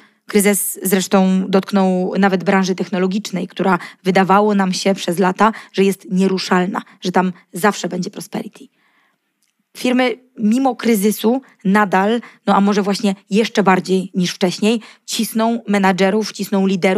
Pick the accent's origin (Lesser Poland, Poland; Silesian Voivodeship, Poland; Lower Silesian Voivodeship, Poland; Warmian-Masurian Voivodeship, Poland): Lesser Poland, Poland; Kraków; Jestem z Krakowa, więc no tutaj nie mogę